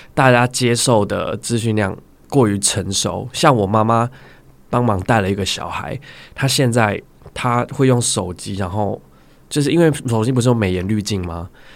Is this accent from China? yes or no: no; southern Taiwan, Taiwan; 不好意思，我们就是南部人比较。